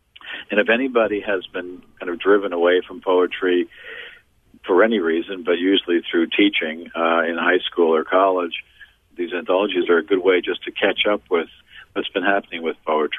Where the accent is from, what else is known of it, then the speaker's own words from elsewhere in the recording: New York City, New York, United States; born there; I was born in the French Hospital, which is, was there anymore, was on West 30th Street in Manhattan in New York City.